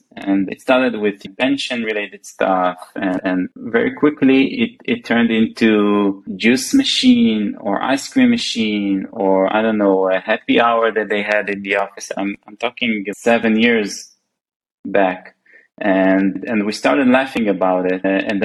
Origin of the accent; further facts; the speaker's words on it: Safed, Northern District, Israel; We were both born and raised in Tzfat, and we went to school together.